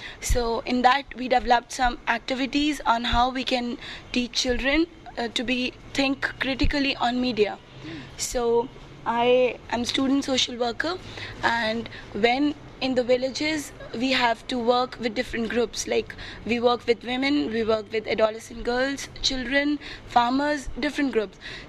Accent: India; in like I'm from India, so whatever is there in India probably it's not there in different countries.

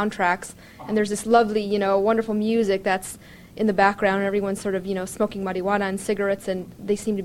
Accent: United States; It was very difficult for me to be there as an American.

